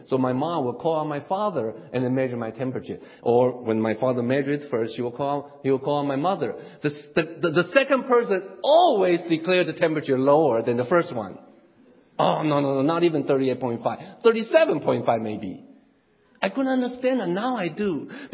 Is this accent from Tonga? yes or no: no; Taiwan; English is a second language; moved away as an adult; now in New Jersey, United States; I was born and raised in Taiwan, and I have come to this country since 1979. So I lived in this country more years than, you know, I live in Taiwan.